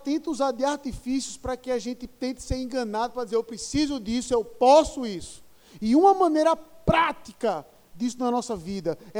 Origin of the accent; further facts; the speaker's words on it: Pernambuco, Brazil; E aí eu, como pernambucano, sou tão chato nisso que eu digo assim, há do que se gabar nisso, Pernambuco